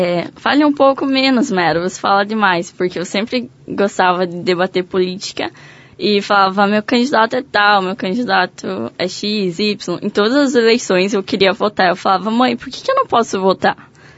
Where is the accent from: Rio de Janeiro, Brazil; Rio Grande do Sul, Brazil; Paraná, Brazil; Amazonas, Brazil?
Paraná, Brazil; União da Vitória; born there; Eu nasci em União da Vitória, no bairro São Cristóvão. Eu tenho 16 anos.